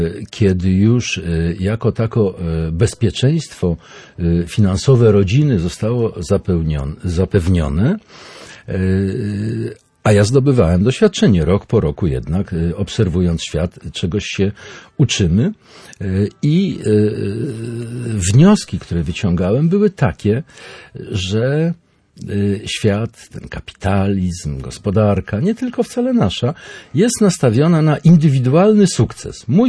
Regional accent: Lublin, Lublin Voivodeship, Poland; now in Gdańsk, Poland; Ja genetycznie jestem lubelski. No i chociaż większość życia spędziłem już w Gdańsku i mam nadzieję, że mogę o sobie mówić, że jestem gdańszczaninem, ale gdzieś tam sentyment do Lublina zawsze będzie, do kraju rodzinnego.

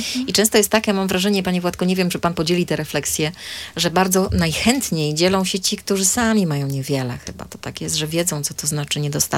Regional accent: Lewin Kłodzki, Lower Silesian Voivodeship, Poland; Lewin Kłodzki, proszę państwa. Moje strony rodzinne zresztą.

